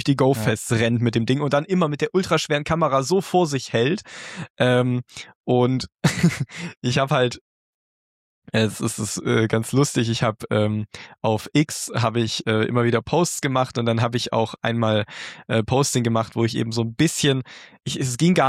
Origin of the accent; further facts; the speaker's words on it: Baden-Württemberg, Germany; Ich bin ja eigentlich Schwabe.